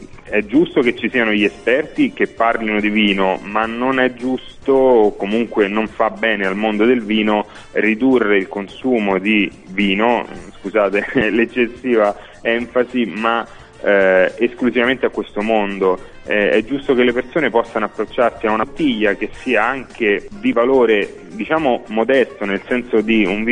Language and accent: Italian; Castelli Romani, Lazio, Italy; Io vengo e sono, abito ancora ai Castelli Romani, e quindi vengo da un territorio storicamente vocato al vino, per quanto ultimamente caduto, diciamo così, in disgrazia.